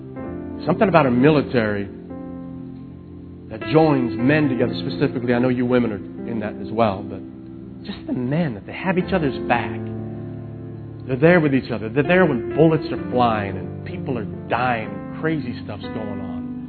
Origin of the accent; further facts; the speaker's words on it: Tennessee, United States; moved away as an adult; also born or lived in Oklahoma / Canada; I grew up in Tennessee, went to Oklahoma to Bible school, and then shortly after that, we were wound up in Canada for 13 years, and we've been here 14 years.